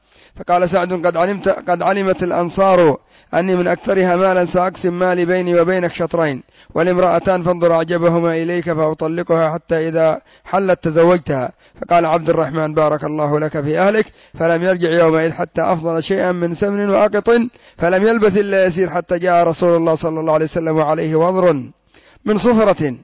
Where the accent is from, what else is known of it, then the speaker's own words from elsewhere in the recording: Yemen; حتى عندنا في اليمن كانوا هم أصحاب الأسواق في قاع اليهود في صنعاء